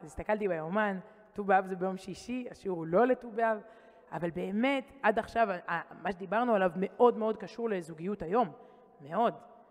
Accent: Ramat HaSharon, Tel Aviv District, Israel; also born or lived in Herzliya; אני גדלתי ברמת שרון, בהרצליה

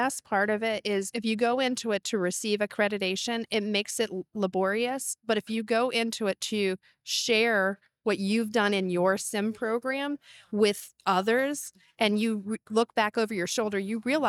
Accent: Lynchburg, Virginia, United States; I am from Lynchburg, Virginia.

